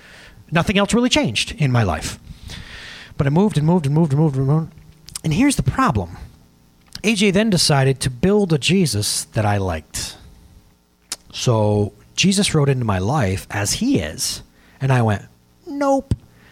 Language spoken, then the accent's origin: English; Norfolk, United States; I graduated from Norfolk, just right down the road. I love the fact that I get to do this job in my hometown.